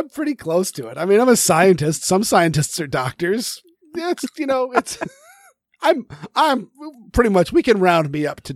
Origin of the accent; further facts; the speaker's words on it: Maine, United States; because, of course, I grew up in Maine, and Maine concealed carry was